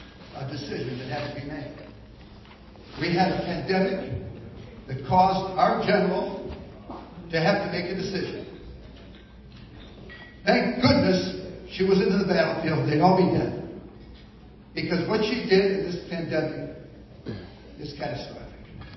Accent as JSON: {"language": "English", "country": "United States", "said": "I am an American. Greatest country in the history of the world."}